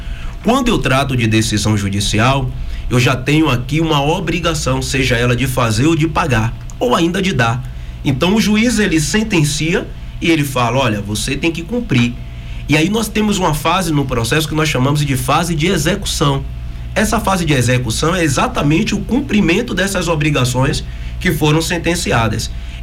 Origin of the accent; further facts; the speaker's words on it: Salvador, Bahia, Brazil; Eu sou natural de Salvador, então eu saía de um bairro para ir em outro bairro